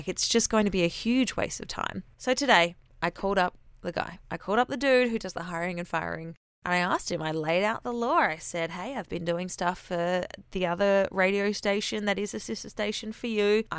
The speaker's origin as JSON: {"language": "English", "country": "Australia", "said": "I'm Aussie"}